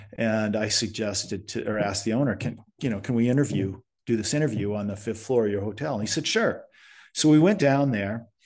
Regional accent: United States; it's a very unique atmosphere as an American to go into at the present time.

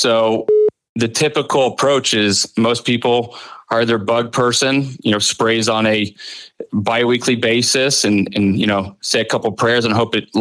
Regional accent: Dallas, Texas, United States; I'm originally from Dallas, Texas.

